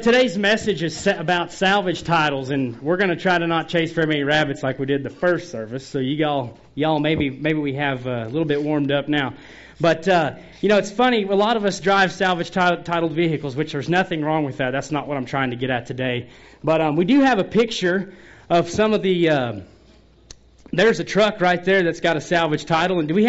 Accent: Missouri, United States; I'm from the Show Me State of Missouri, and man, you guys need to send us some rain.

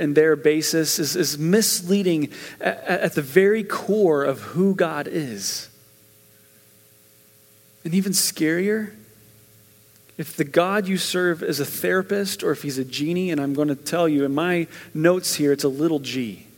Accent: West Virginia, United States; You see, I grew up in West Virginia, and there were times where, you know, we would go to a revival or we'd be somewhere.

